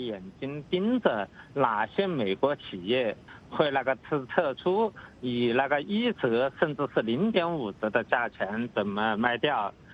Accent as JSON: {"language": "Chinese", "country": "China"}